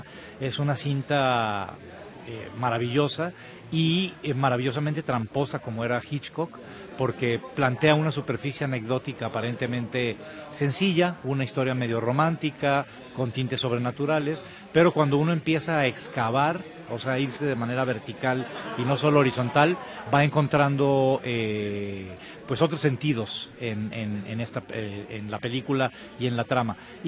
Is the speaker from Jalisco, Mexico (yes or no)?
yes; Guadalajara, Jalisco, Mexico; born there; moved away as an adult; now in Mexico City, Mexico; yo pues nací aquí en Guadalajara, pero por motivos laborales emigré a la Ciudad de México en el año año 95. Entonces, 30 años estoy cumpliendo de vivir ya en Ciudad de México.